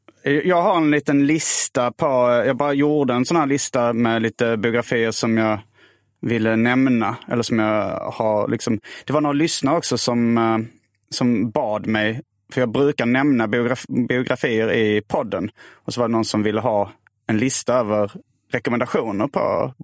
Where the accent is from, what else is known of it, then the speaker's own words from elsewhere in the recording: Järup, Skåne, Sweden; also born or lived in Malmö; Jag ser mig som född i Järup. Nej, jag är född i Malmö egentligen. Men jag flyttade till Järup när jag var noll.